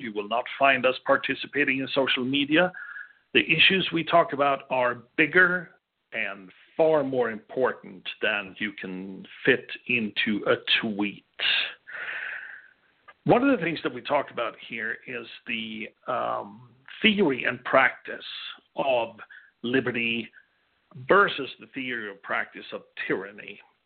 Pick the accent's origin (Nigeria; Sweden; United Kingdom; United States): Sweden; moved away as an adult; I grew up in Sweden. I've seen the so-called soft version of socialism. I endured it. I hated it. I left it.